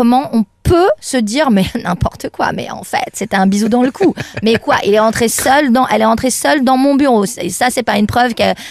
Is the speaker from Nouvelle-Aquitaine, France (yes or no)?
no; Occitanie, France; born or raised there